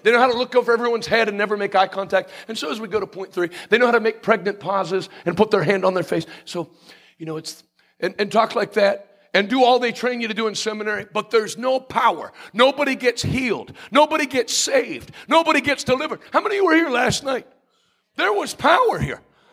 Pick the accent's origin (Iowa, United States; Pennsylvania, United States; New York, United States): Pennsylvania, United States; see, I told you I was from Pennsylvania. I know the word wee-wee.